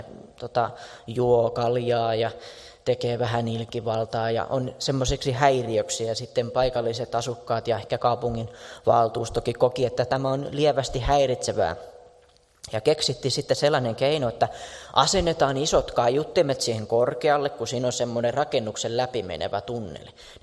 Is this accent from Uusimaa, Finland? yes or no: yes; Lohja, Uusimaa, Finland; Olen kotoisin Lohjalta ja muistan, kun asuin Lohjan keskustassa